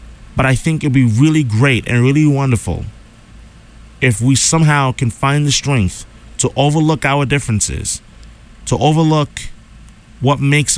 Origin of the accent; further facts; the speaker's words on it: New York, United States; even as a young boy growing up in New York